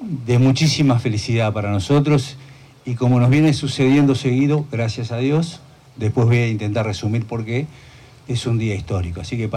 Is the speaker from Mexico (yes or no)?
no; Uruguay; me deja muy contento como ciudadano uruguayo. Así somos los uruguayos